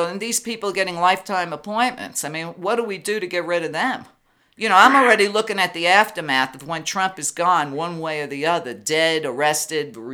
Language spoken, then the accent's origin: English; Brooklyn, New York, United States; And listen, I grew up in Brooklyn with a lot of Puerto Rican girls, okay?